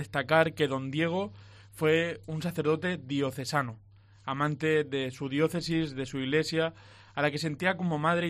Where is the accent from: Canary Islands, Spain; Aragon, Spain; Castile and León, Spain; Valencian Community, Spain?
Valencian Community, Spain; Villena; gracias a que estuvo en Villena, en mi pueblo